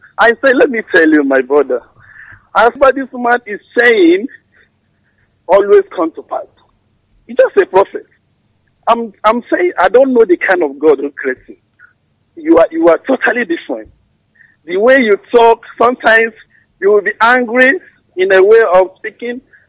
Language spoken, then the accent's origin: English; Mbise, Imo, Nigeria; I'm from Mbise in Imo State, Biafra land.